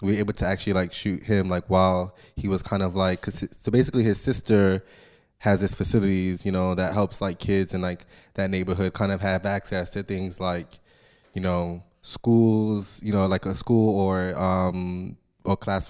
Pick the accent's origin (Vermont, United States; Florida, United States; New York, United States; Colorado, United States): New York, United States; Brooklyn; Like you said, I'm Haitian descent, and like growing up in Brooklyn, I've always kind of it was always a thing to like run away to the city.